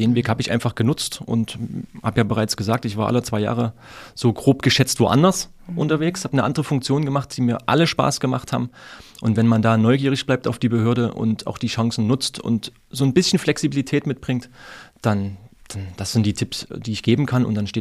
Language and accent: German; Leipzig, Saxony, Germany; Für mich als Leipziger, der in jede Richtung 450 Kilometer hat